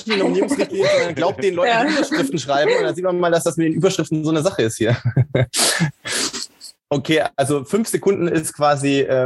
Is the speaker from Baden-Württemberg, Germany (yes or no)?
yes; Baden-Württemberg, Germany; ich bin im Schwäbischen groß geworden